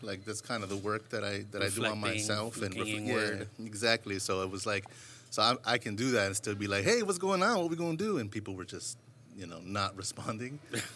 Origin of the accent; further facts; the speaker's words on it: Los Angeles, California, United States; also born or lived in Alhambra; I grew up in Wyvernwood when it was about in the 80s. I think it was in the 80s that we moved here.